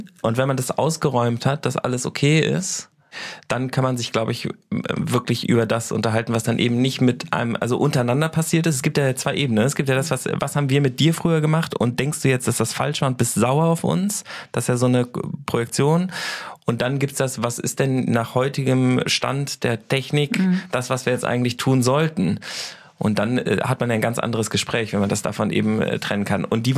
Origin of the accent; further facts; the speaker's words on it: Hamburg, Germany; born there; Ich bin in Hamburg geboren.